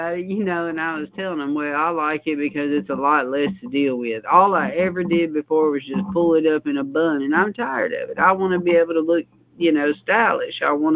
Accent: United States; I said, sir, I just got to ask you, because I'm from America over here.

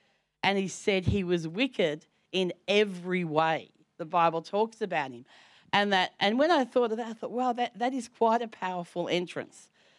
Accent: Melbourne, Victoria, Australia; I'm from Melbourne, so I'm a Melbourneite.

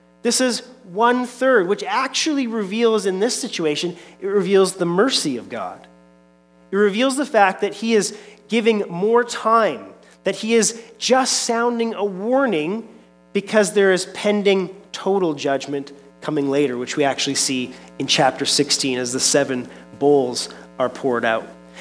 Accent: British Columbia, Canada; Growing up on Vancouver Island, one of the realities of living on the island was that if you wanted to get anywhere, you had to take the ferry

